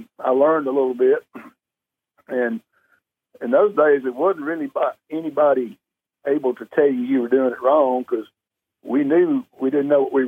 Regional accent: Louisiana, United States; born there; Well, I was born in Northeast Louisiana, right on the Mississippi River. I graduated high school in a little town called Newellton

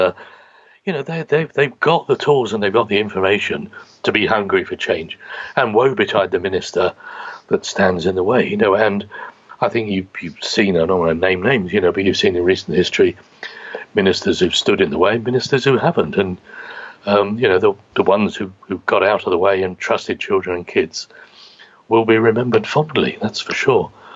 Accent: London, United Kingdom; as kids growing up in East London.

